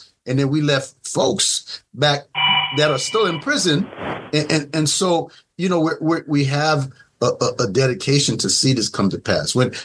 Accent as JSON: {"language": "English", "region": "New York", "country": "United States", "tie": "born or raised there"}